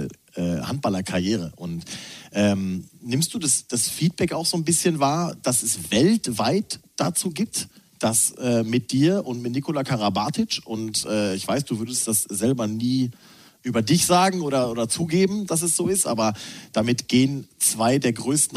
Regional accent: North Rhine-Westphalia, Germany; da, wo ich aufgewachsen bin, im Ruhrpott

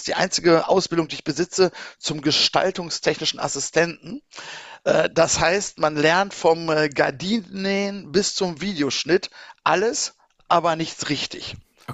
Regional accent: Bad Oeynhausen, North Rhine-Westphalia, Germany; Ich bin in Ostwestfalen, sprich Bad Oeynhausen Umgebung geboren, bin da groß geworden, sehr ländlich groß geworden.

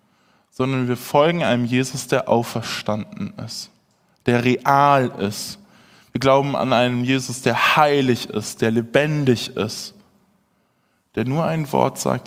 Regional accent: Hamburg, Germany; Ich bin in Hamburg groß geworden

